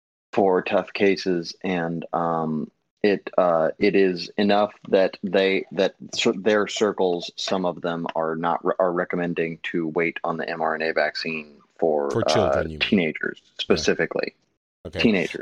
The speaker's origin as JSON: {"language": "English", "town": "Atlanta", "region": "Georgia", "country": "United States", "said": "I'm from North Atlanta, so I'm in Georgia. Georgia is a southeastern state."}